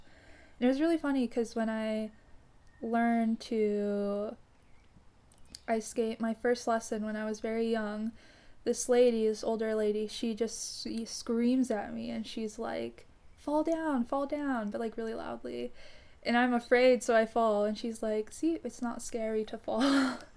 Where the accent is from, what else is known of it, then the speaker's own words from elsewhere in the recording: Houston, Texas, United States; I grew up in Houston, Texas. I kind of grew up as an only child, although I do have a half brother.